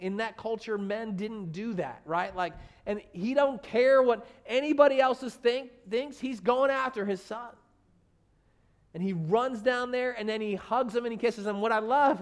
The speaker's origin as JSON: {"language": "English", "region": "New Jersey", "country": "United States", "said": "I'm from New Jersey. I've only seen some pigs from a distance"}